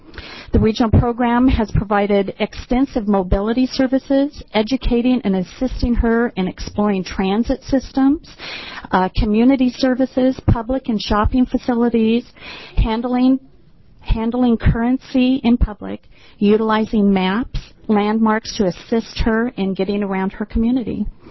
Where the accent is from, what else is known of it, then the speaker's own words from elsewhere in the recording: Beaverton, Oregon, United States; I'm from Beaverton, Oregon.